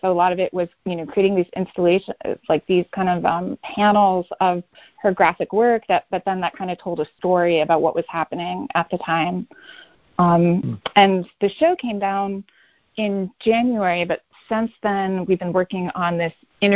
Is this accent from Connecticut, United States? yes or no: yes; Connecticut, United States; Connecticut, which is also where I'm from. Like I grew up in Connecticut. I went to undergrad and graduate school in Connecticut.